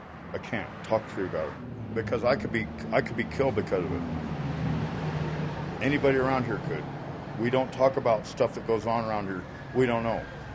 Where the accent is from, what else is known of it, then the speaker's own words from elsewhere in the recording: Tonopah, Nevada, United States; I'm from Tonopah, Nevada. I graduated high school here in 1980.